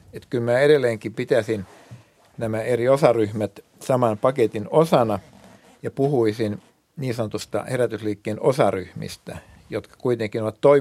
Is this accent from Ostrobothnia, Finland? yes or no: yes; Vähäkyrö, Ostrobothnia, Finland; kotiseutuni Vähäkyrö oli ensimmäisiä tukikohtia ja myöskin kotikyläni, tai nimenomaan kotikyläni Saarenpää, ja sitä kautta se tuli myöskin meidän sukuun. Oma taustani on rauhan sanalaisessa lestadiolaisuudessa